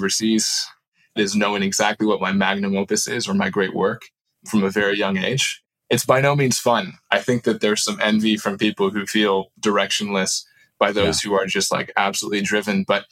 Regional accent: Istanbul, Turkey; also born or lived in Wrightwood, United States; So I was born in the Sierra Mountains above Orange County. So Wrightwood, overlooking Mojave, Palmdale area, and moved to Istanbul, Turkey when I was two.

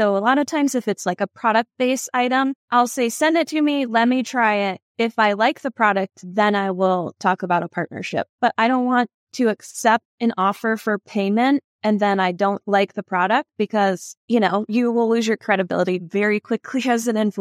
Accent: Connecticut, United States; now in Florida, United States; Growing up in Connecticut, I didn't really know a lot of entrepreneurs.

